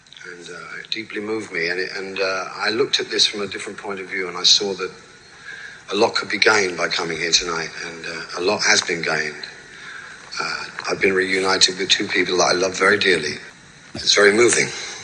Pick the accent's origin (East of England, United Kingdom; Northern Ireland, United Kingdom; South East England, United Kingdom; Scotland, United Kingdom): Scotland, United Kingdom; Glasgow; I come from Glasgow in Scotland, and it doesn't seem so far away now